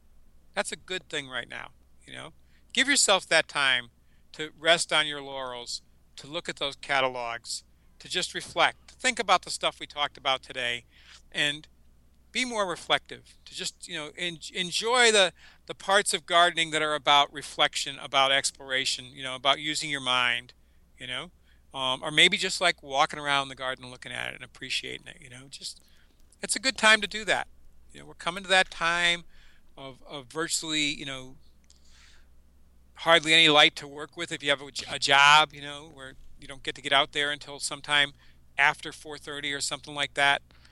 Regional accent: Pennsylvania, United States; I grew up in Pennsylvania. I know how to drive in snow, and the word is slow.

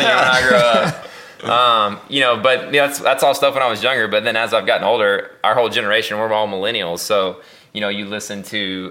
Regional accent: Texas, United States; And I'm inherently a country guy. I grew up down in Texas.

